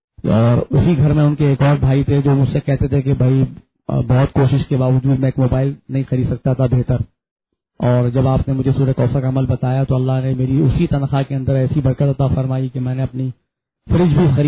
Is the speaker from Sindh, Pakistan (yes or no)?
yes; Karachi, Sindh, Pakistan; میں کراچی سے آیا ہوں.